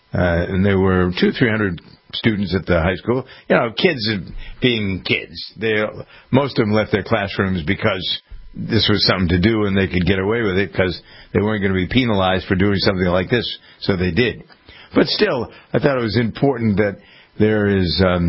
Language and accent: English; Framingham, Massachusetts, United States; One of them was here in my hometown of Framingham.